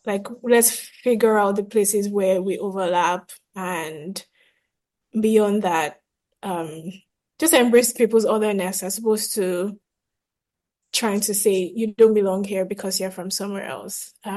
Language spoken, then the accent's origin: English; Lagos, Nigeria; from outside Lagos, my dad is from Ekiti, my mom is from Ondo, but I grew up in Lagos, and it's Lagos, that I've known my whole life.